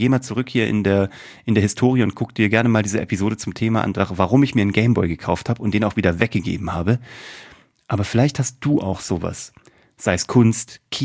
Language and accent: German; Kassel, Hesse, Germany; Ich komme eigentlich aus einer sehr amateurhaft kunstbegeisterten Familie. Ich bin in Kassel groß geworden.